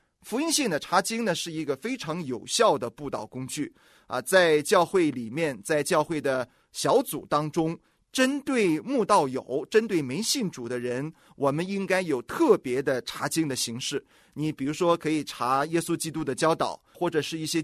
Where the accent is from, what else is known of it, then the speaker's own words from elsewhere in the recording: China; 而我们中国人呢，对我们中国人来讲呢，吃饭是很重要的。